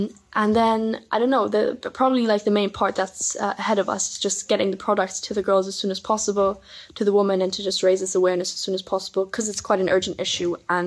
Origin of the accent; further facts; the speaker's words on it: Germany; I joined Wellington in the Lower Sixth last September and I'm from Germany.